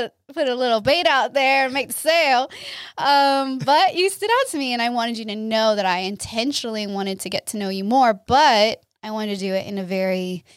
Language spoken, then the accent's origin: English; Miami, Florida, United States; I liked it because I'm from Miami.